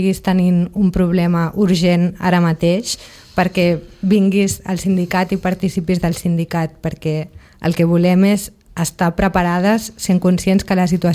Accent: Sitges, Catalonia, Spain; aquesta sensació la tenim moltes persones quan diem que som de Sitges a fora.

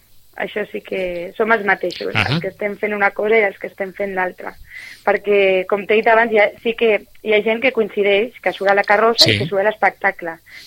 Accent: Sitges, Catalonia, Spain; com som gent de Sitges i gent amb unes edats molt similars

